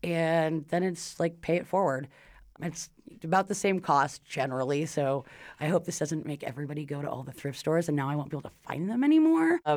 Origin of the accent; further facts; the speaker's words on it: West Coast, United States; now in North Dakota, United States; I am not from North Dakota. I grew up on the West Coast.